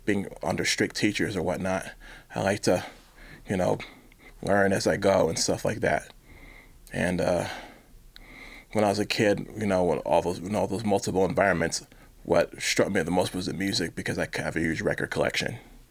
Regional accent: Kalamazoo, Michigan, United States; Well, growing up in Kalamazoo, back in those days, mental health was in the dark ages

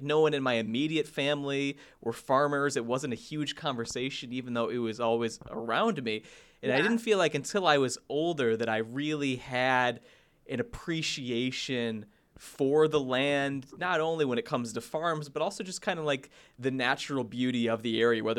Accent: Sandwich, Illinois, United States; Like, I grew up in a rural town. Like, I grew up in Sandwich, Illinois.

